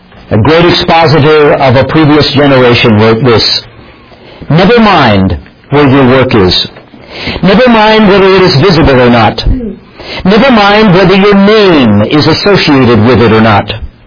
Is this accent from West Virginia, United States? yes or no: yes; West Virginia, United States; as they say back in the hills of my home state of West Virginia